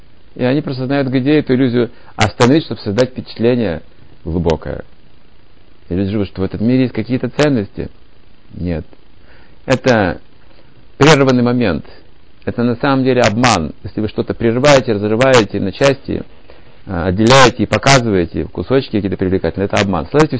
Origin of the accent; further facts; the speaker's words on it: Siberia, Russia; А я сибиряк, понимаете